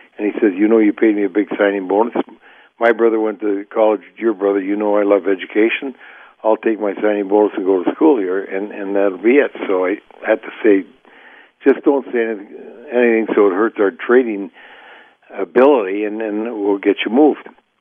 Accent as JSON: {"language": "English", "town": "Sault Ste. Marie", "region": "Ontario", "country": "Canada", "moved": "yes", "lives_now": "United States", "said": "Well, I came down from Sault Ste. Marie, Ontario, and Canadian education is different than U.S."}